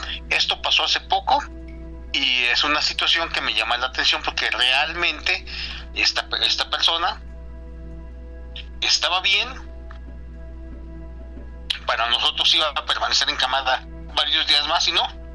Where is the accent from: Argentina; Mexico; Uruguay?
Mexico; Toluca, State of Mexico; soy de Toluca